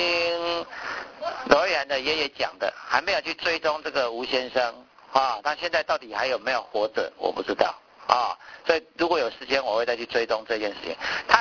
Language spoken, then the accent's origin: Chinese; Taiwan; 我们台湾话就是他命灵验。还蛮灵验的